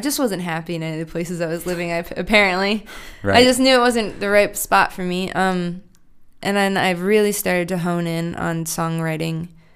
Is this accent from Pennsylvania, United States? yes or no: yes; Stewartstown, Pennsylvania, United States; I grew up in Stuartstown, Pennsylvania, and at the time could not wait to get out.